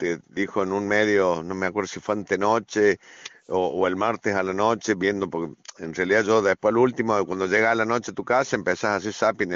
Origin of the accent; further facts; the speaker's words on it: Argentina; nos terminan preocupando como argentinos, pues decir, che, ¿a dónde estamos parados?